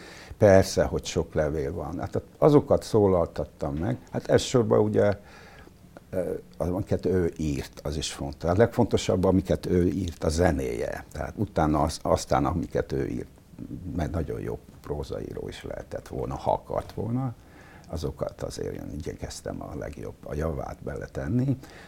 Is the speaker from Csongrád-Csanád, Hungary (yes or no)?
yes; Szeged, Csongrád-Csanád, Hungary; also born or lived in Rákoshegy; Egyrészt az is fontos, hogy én Szegeden születtem, és ott nőttem föl